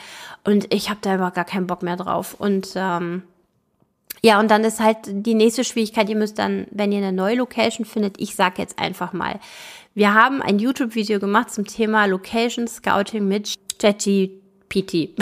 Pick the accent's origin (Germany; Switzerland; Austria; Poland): Germany; Solingen, North Rhine-Westphalia; ich komme ja aus Solingen bei Düsseldorf-Köln